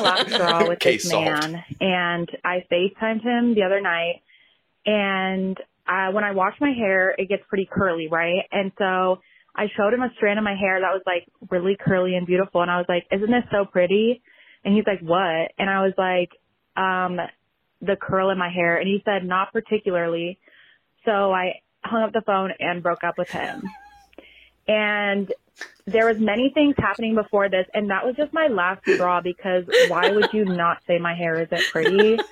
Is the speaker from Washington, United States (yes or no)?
no; Oregon, United States; I'm from Oregon.